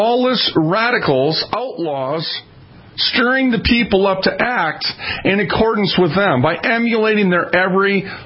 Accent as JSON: {"language": "English", "country": "United States", "said": "No, I'm American, right? Sometimes I have hard enough time speaking American English here, right?"}